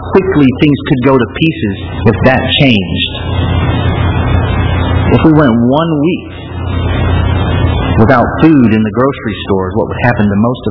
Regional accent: United States; I was born and raised in the American suburbs after World War II, and I have to admit that it's been a pretty easy life.

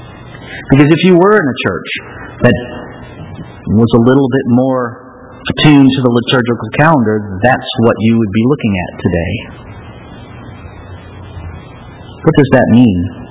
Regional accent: St. Louis, Missouri, United States; I grew up Baptist. And the Baptist that I grew up with, which I come from St. Louis, Missouri, as you know, did not really practice the liturgical calendar very much

